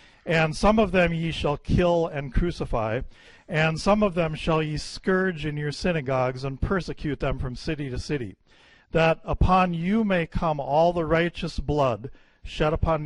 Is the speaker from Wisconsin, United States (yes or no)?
yes; Wisconsin, United States; accent: Wisconsin; I hope you don't have any trouble with my Wisconsin accent.